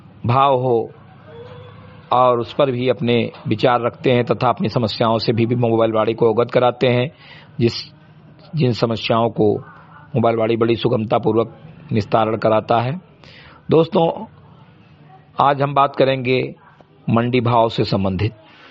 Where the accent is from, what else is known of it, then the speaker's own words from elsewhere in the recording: Marikatai, Uttar Pradesh, India; ग्राम सभा से मरीकटाई विकासखंड मेनपुरवा जनपद बहराइच का मूल निवासी हूं